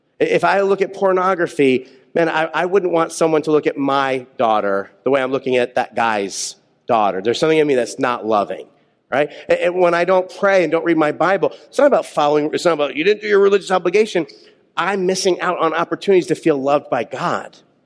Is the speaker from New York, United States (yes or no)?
yes; Buffalo, New York, United States; I'm from Buffalo, New York.